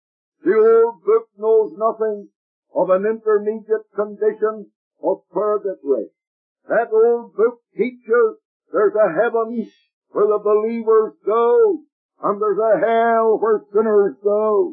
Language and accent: English; Ireland; In the town where I was raised in Ireland, there was a park